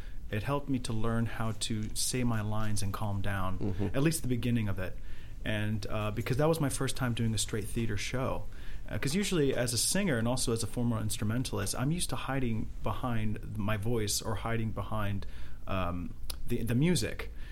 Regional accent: Thousand Oaks, California, United States; So it was just a really irreplaceable experience, and especially to do it in my hometown. I mean, you can't beat that. I mean, I grew up performing on that stage as a pianist.

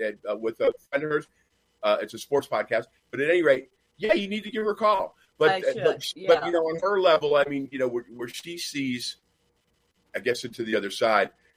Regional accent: Nashville, Tennessee, United States; it was my hometown. I loved it. I lost my home in that flood

